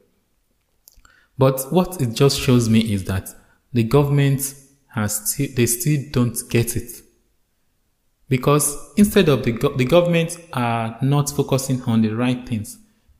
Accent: Nigeria; The Nigerian youth are not lazy. I am a Nigerian youth and I know I'm not lazy.

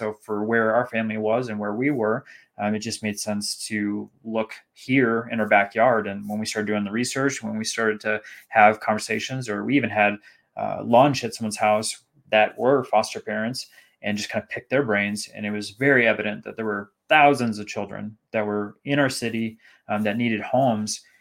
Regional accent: California, United States; born there; also born or lived in Minnesota / Texas; now in Colorado, United States; For being a kid, I was born in California, loved it there.

